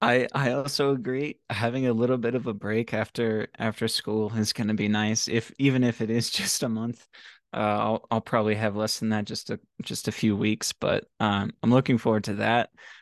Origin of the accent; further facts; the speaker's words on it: Colorado, United States; also born or lived in Virginia; So I love Virginia, but my home state of Colorado is also beautiful.